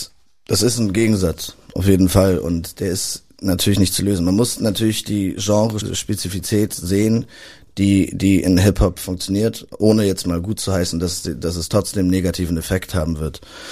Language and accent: German; Berlin, Germany; Das ist der Soundtrack natürlich meiner Jugend. Ich bin Berliner und bedeutet mir viel.